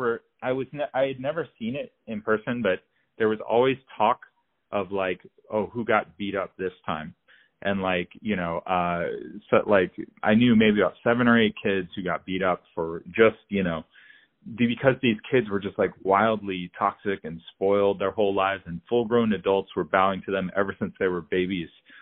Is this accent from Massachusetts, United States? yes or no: no; Tarrytown, New York, United States; when I was growing up in Tarrytown, I was in Tarrytown, New York. It was like elementary, middle school age.